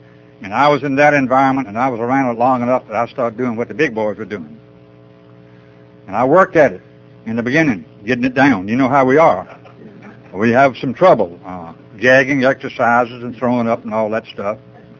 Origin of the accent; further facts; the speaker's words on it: North Carolina, United States; I was raised in Eastern North Carolina